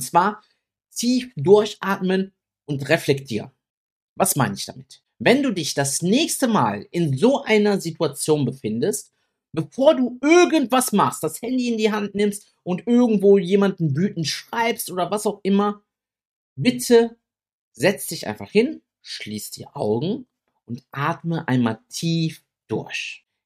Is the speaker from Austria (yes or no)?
no; Italy; now in Germany; Ich komme aus einem Dorf in Italien, da kennt jeder jeden, ne?